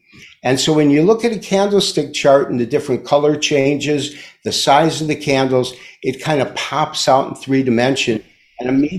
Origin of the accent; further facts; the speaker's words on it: Detroit, Michigan, United States; born there; accent: Midwestern; also born or lived in California; I'm not. I was born in Detroit.